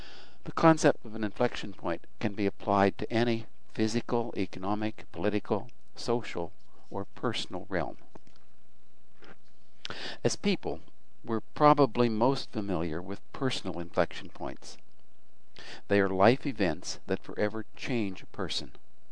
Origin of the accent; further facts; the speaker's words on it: Altoona, Pennsylvania, United States; It was in 1954 and 1955 at the junior college in my hometown in Altoona, Pennsylvania.